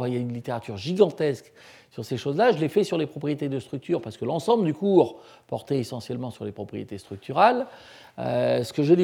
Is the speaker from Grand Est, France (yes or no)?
no; Auvergne-Rhône-Alpes, France; Je suis Auvergnat, je tiens à préciser.